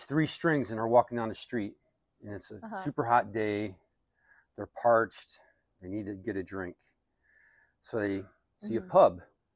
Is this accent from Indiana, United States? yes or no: no; Chicago, Illinois, United States; My grandparents, they didn't have a lot of means, so it wasn't like we were living large in Chicago. But the thing I loved about Chicago the most was I loved the four seasons.